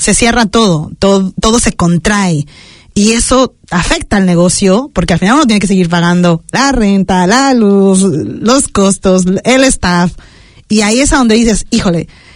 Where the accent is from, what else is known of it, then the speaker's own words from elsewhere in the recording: Mexico; los que venimos de México